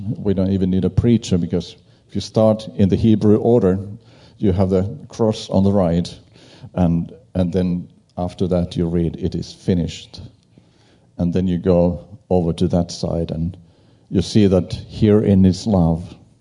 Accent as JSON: {"language": "English", "country": "Finland", "said": "I come from Finland, and I know there's many people from Finland here."}